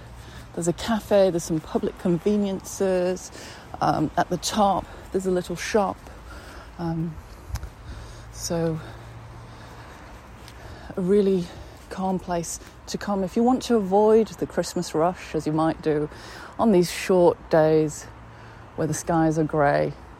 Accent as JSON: {"language": "English", "country": "Singapore", "tie": "born or raised there", "said": "growing up in Singapore and being in my grandmother's garden and smelling this really pungent jasmine smell"}